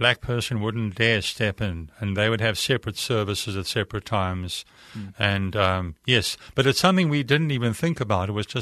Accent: South Africa; growing up in South Africa

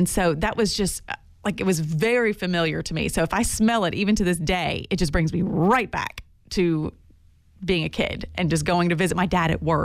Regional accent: Florida, United States; that brings me right back to growing up in Florida. I can be in my kitchen when I was a kid in Florida because my mom used

